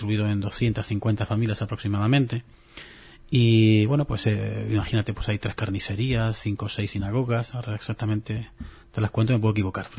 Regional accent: Melilla, Spain; yo soy melillense, pero llevo a gala que donde hay un melillense hay un buen hombre

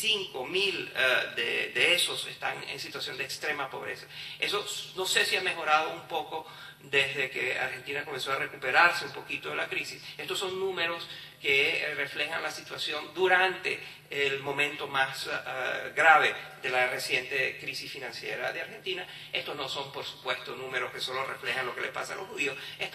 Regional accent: Venezuela; y ciertamente en mi país, Venezuela

